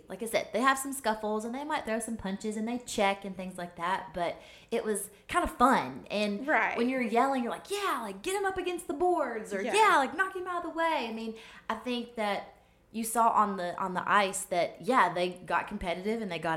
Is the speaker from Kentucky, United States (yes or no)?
yes; Kentucky, United States; also born or lived in Alabama; I grew up in Kentucky, but I never had gone to a hockey game. My parents weren't into hockey. And when we moved to Alabama